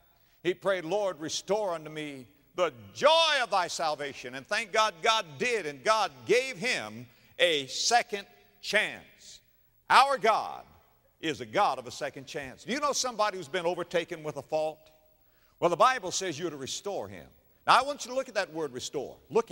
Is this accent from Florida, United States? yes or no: yes; Florida, United States; I was raised in, dare I say it, Florida. I was raised in Florida. And down where I was raised, coconuts grow.